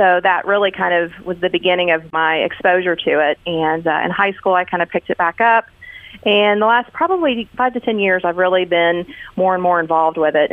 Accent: the South, United States; I knew that I obviously was born and raised in the South, and that at least a few generations previous to me would be Southern.

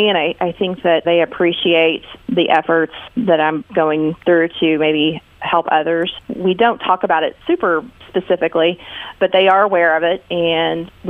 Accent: the South, United States; I knew that I obviously was born and raised in the South, and that at least a few generations previous to me would be Southern.

